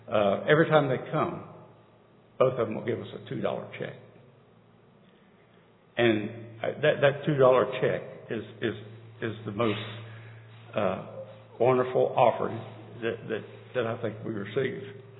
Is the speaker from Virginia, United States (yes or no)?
yes; Richmond, Virginia, United States; moved away; Me and my brother, I had a brother. We were raised in Richmond, Virginia, and we were transferred up here.